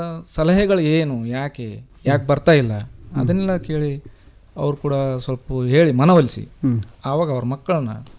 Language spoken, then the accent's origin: Kannada; Rangapura, Karnataka, India; ನಮ್ಮದು ರಂಗಾಪುರ ಸರ್.